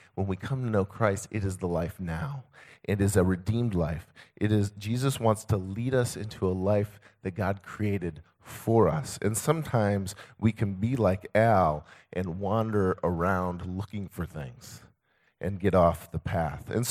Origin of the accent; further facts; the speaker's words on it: Michigan, United States; So I grew up in Michigan, okay? I'm pure Michigan, okay? And up in the northern middle, lower peninsula, whatever.